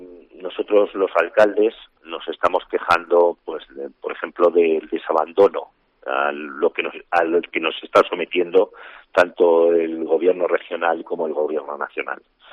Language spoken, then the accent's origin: Spanish; Membrilla, Castilla-La Mancha, Spain; aquí en mi pueblo, aquí en Membrilla